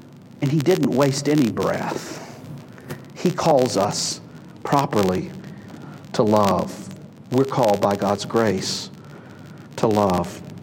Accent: Southern United States, United States; I come from the South, where all kinds, everybody's walk the aisle and give the preacher their hand

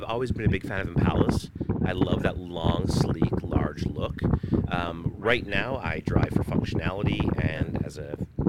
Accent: Cape Breton, Nova Scotia, Canada; I'm from Cape Breton, so Cape Breton University

